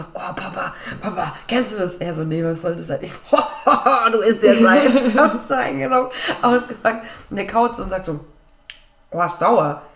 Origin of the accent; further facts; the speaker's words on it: Spain; Das ist meine Kindheit in Spanien.